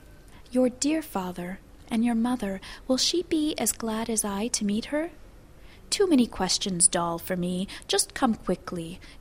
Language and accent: English; Texas, United States; I heard Czech spoken at home. My parents learned English in school. I grew up in Texas.